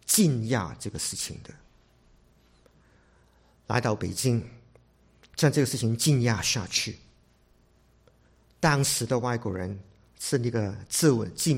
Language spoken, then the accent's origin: Chinese; Hong Kong; born there; 我是在香港出生的